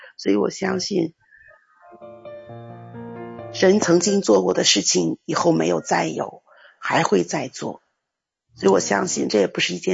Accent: China

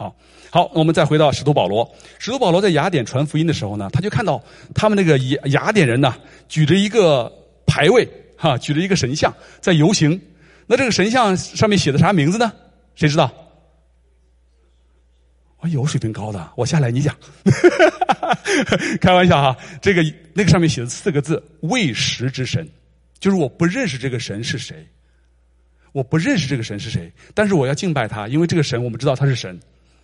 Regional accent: China; now in North America; 我们去一趟，我们从中国来趟北美洲得坐飞机

